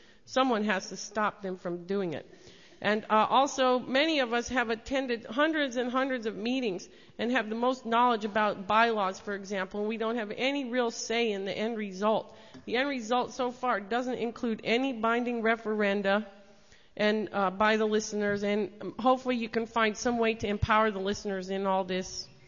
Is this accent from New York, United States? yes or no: yes; New York, United States; from New York.